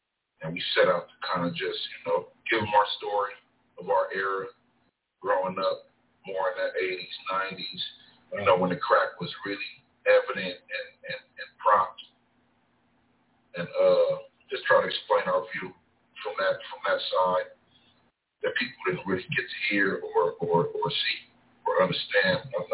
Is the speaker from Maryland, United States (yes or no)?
no; Los Angeles, California, United States; And, you know, I come from South Central, Los Angeles, up the road in the 60s, born and raised.